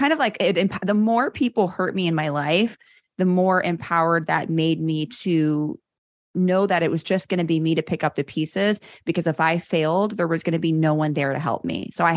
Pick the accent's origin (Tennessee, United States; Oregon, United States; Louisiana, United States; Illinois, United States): Illinois, United States; Chicago; So I grew up in Chicago, born and raised, and I had a rough upbringing.